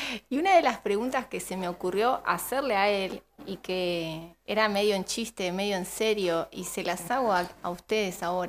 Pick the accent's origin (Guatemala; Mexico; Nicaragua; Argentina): Argentina; Yo soy argentina, licenciada en comunicación social